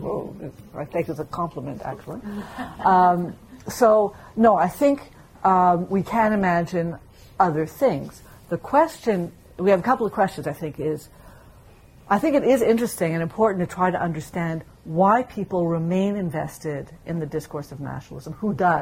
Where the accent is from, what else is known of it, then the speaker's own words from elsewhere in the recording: Ethiopia; I come from Ethiopia, you know.